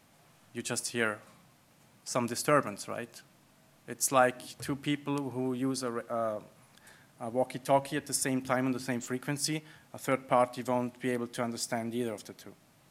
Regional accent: Austria; also born or lived in Graz; I'm originally from Austria. I lived in the beautiful city of Graz for 15 years, studied there

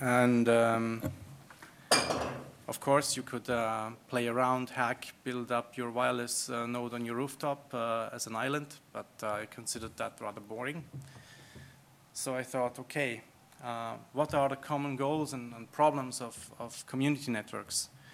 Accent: Austria; also born or lived in Graz; I'm originally from Austria. I lived in the beautiful city of Graz for 15 years, studied there

